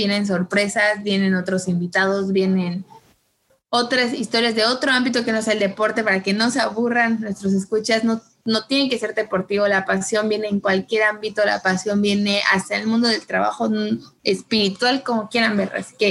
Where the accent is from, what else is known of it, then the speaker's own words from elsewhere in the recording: Yucatán, Mexico; pues somos de Yucatán nosotras dos.